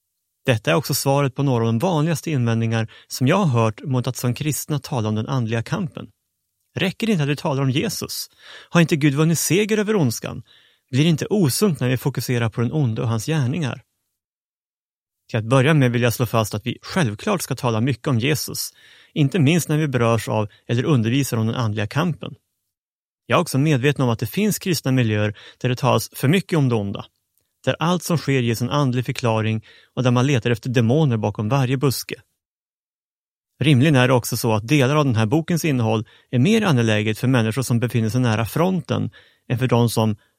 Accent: Sweden; i alla fall i Sverige. Där jag kommer från har man visserligen inte förnekat att det skulle finnas något sånt som en andlig kamp.

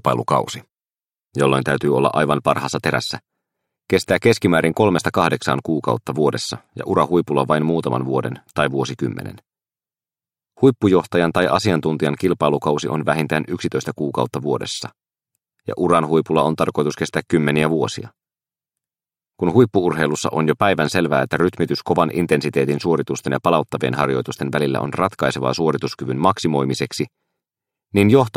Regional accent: Kotka, Kymenlaakso, Finland; Olemme sattumoisin molemmat kotoisin Kotkasta

